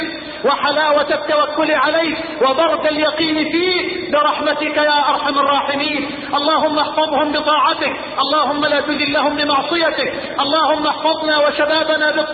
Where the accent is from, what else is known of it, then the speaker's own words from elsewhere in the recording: Egypt; بلدنا مصر